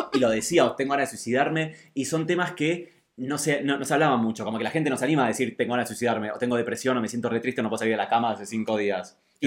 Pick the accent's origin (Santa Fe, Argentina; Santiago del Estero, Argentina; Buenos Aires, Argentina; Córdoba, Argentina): Buenos Aires, Argentina; Yo vengo de Buenos Aires. Para mí nada es peligroso.